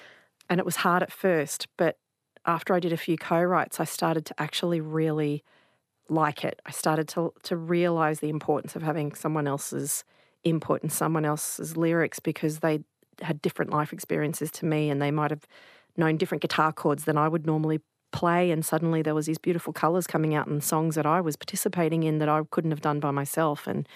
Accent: Australia; I moved back to Australia, moved back to my hometown, and couldn't afford to rent or buy in my own hometown anymore because it is now a boom town.

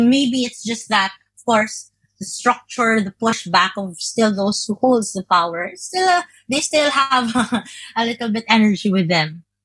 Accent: Philippines; coming from the Philippines as a Filipino woman philosopher

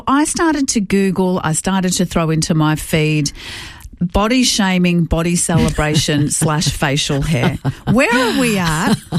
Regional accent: Trafalgar, Victoria, Australia; And growing up in Trafalgar, our milk bar on the main street

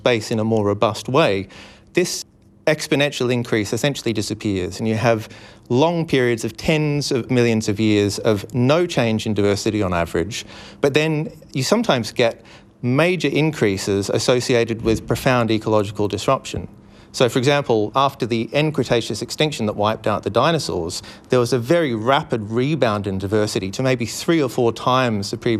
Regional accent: Melbourne, Victoria, Australia; So I grew up in Melbourne.

